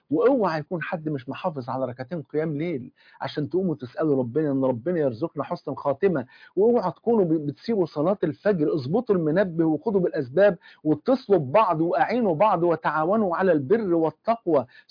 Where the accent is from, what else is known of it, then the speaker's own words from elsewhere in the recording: Egypt; عندنا في مصر عند كوبري الجامعة في إحدى السنوات